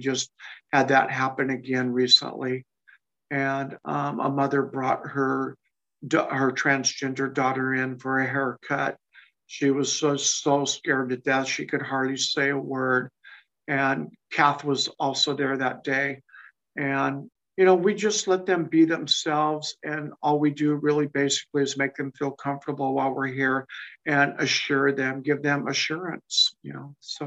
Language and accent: English; Spokane, Washington, United States; born there; So, you know, I was born in Spokane, Washington.